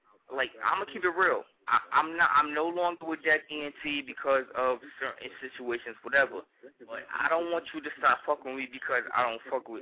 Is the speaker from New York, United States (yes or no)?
yes; New York, United States; I'm a nigga from New York, and I heard about Philly.